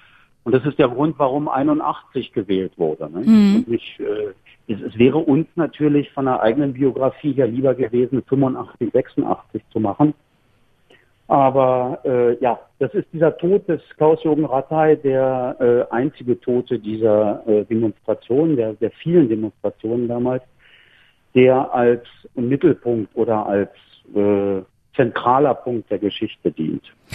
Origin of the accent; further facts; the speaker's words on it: Berlin, Germany; Sicherlich sind wir schwimmen gegangen im Teltowkanal an der Mauer, aber die Mauer als solche habe ich nicht als Bestandteil meiner Kindheit oder Jugend in Erinnerung. Und ich denke, das ging vielen Westberlinern so.